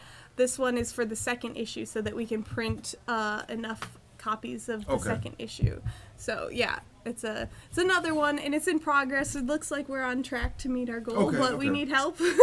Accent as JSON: {"language": "English", "town": "Grand Rapids", "region": "Michigan", "country": "United States", "said": "I'm from Grand Rapids. I'm actually, that's where I'm flying tonight."}